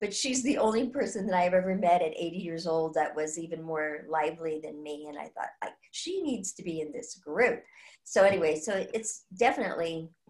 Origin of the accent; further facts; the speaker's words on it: San Francisco, California, United States; I was brought up in San Francisco in the 1950s. I wore white gloves when I went out to lunch with my mom in, you know, in the city.